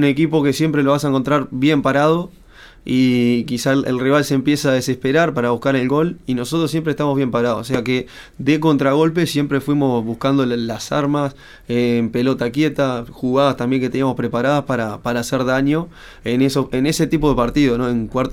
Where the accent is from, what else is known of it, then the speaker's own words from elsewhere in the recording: Uruguay; y también siendo uruguayo, llevamos en la sangre esa gana de ganar siempre